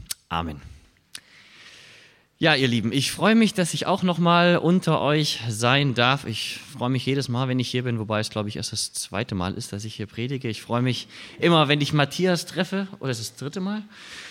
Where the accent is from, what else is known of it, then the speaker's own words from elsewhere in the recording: Southern Germany, Germany; Ich bin nun in Süddeutschland groß geworden und bin sehr gerne wandern gegangen in den Alpen.